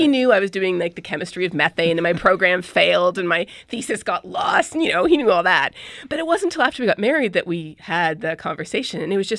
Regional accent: Canada; also born or lived in Colombia; So I grew up in Canada and in Colombia.

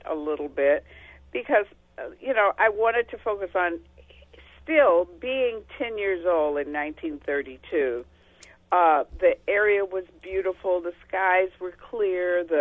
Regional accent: Cleveland, Ohio, United States; And I grew up in Cleveland, Ohio, which was a big city. I didn't grow up in the South.

